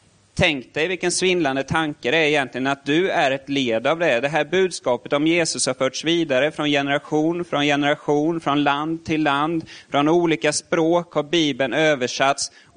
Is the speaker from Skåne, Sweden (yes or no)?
no; Furusjö, Jönköping County, Sweden; det var en stockholmsfamilj som köpte sommarstuga i Furusjö där jag växte upp.